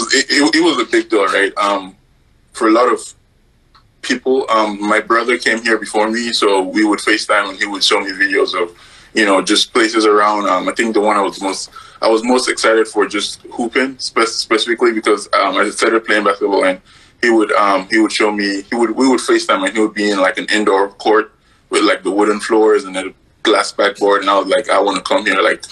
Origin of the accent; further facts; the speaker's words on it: Jos, Plateau, Nigeria; I am from Nigeria, specifically from Jos.